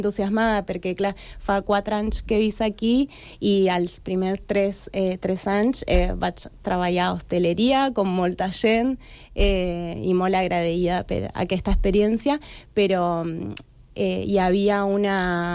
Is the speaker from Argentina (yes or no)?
yes; Punta Alta, Buenos Aires Province, Argentina; Catalan is a second language; arribar a una ciutat molt més petita que es diu Punta Alta per la feina del meu pare i és la ciutat que sento és la meva, que soc de Punta Alta, una petita ciutat del sur de la província de Buenos Aires.